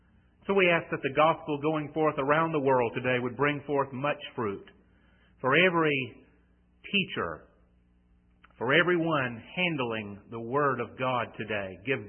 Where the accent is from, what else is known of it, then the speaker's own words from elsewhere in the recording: North Carolina, United States; accent: North Carolina; You've gotten used to my North Carolina accent by now, and you can understand some of the words that I'm using.